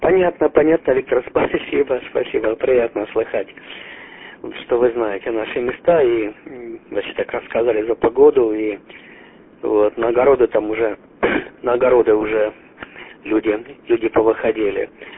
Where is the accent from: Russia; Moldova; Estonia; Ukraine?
Ukraine; Derhachi, Kharkiv Oblast; а сам я родом из Дергачей, так что там вот недалеко от вас там проживал